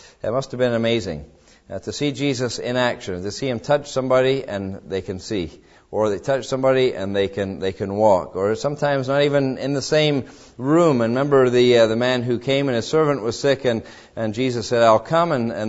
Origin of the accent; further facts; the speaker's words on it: England, United Kingdom; I grew up in England, and the roofs are made of slate, and they're pitched